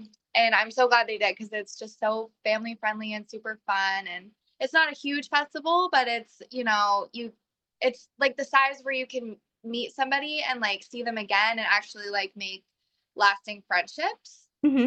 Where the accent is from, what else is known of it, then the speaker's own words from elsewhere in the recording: Massachusetts, United States; I have some friends from the festival scene because I'm from Massachusetts and my band is from New Hampshire